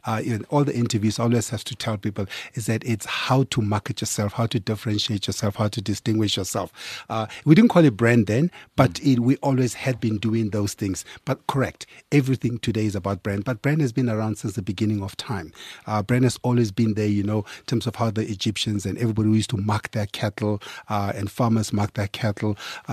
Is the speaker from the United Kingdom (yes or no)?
no; Kimberley, Northern Cape, South Africa; moved away as an adult; also born or lived in America; I come from Kimberley, as you know. I came to this town at the age of 19. I went to Wits University, dropped out, went to America.